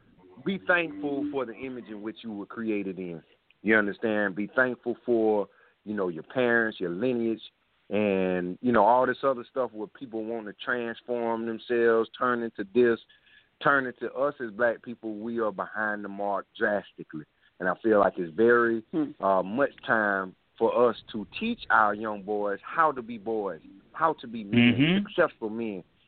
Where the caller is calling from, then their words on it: South Carolina, United States; Hey, what's going on, family? I'm calling from South Carolina, man.